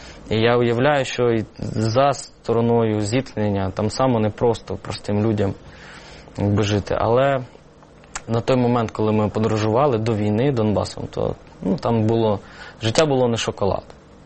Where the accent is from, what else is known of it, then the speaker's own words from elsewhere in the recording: Kyiv, Ukraine; Я народився на Подолі, в Києві, виріс тут. Тут поруч біля вашої студії пройшли мої шкільні роки на Порожнізній.